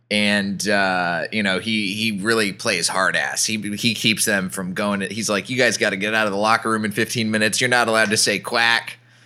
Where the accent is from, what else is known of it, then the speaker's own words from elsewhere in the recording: Texas, United States; Like, I grew up in Texas.